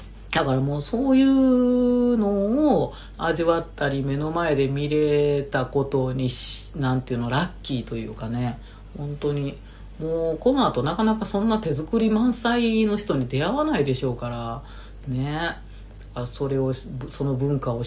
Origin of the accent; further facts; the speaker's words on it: Nara, Japan; あの毎年ねうちの実家の奈良のお庭にも梅の木があって、あの青梅を取ってやね昆布漬けにしたり、私楽しみにしている今日この頃なんで